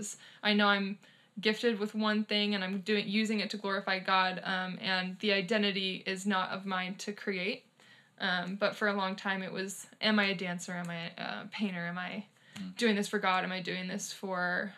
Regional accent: Arizona, United States; I am obviously from Arizona, if that's where we're at right now.

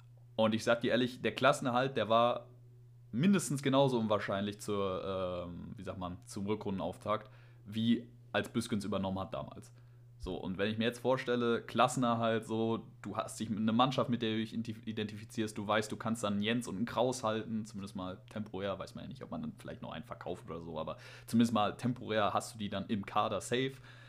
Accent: Dortmund, North Rhine-Westphalia, Germany; dass ich als Dortmunder mich dann auch extrem freuen würde.

